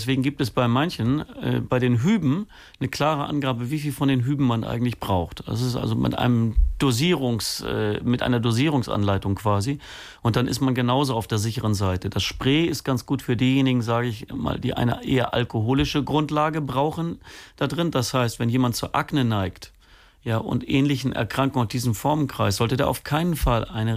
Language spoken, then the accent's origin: German; Schleswig-Holstein, Germany; normal können wir als Holsteiner 15 Minuten in der Sonne sein, ohne einen Sonnenbrand zu kriegen